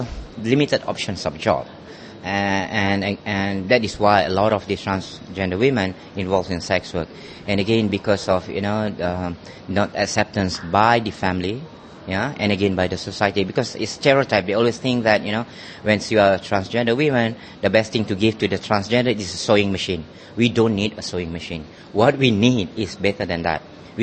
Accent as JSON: {"language": "English", "country": "Malaysia", "said": "I come from Malaysia, which is a Muslim country"}